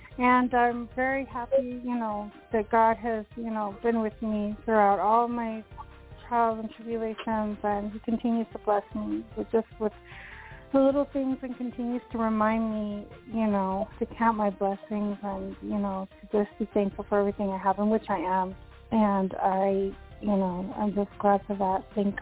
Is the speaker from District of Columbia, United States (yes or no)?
no; El Paso, Texas, United States; I'm here from El Paso.